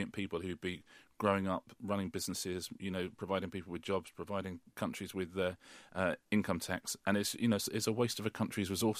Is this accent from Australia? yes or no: no; United Kingdom; I grew up in the British working class, and now I'm very, very, very much in the British middle class.